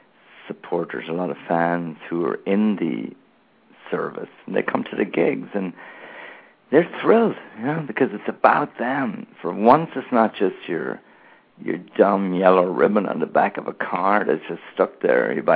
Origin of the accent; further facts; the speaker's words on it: Ireland; growing up in Ireland, where there was a real political divide, where people had actually been killed in a civil war in the 1920s, and the political parties of the time I was growing up in the 60s, 70s, and 80s